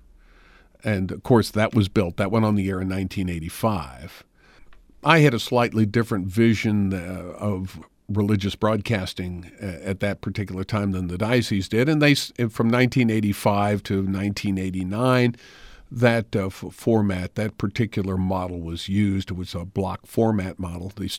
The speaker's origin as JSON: {"language": "English", "town": "St. Louis", "region": "Missouri", "country": "United States", "tie": "born or raised there", "said": "I was born and raised in St. Louis."}